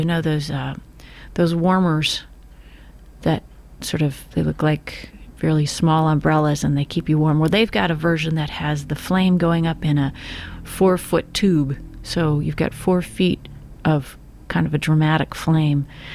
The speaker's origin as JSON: {"language": "English", "town": "St. Helena", "region": "California", "country": "United States", "tie": "born or raised there", "said": "I grew up partly in St. Helena, California"}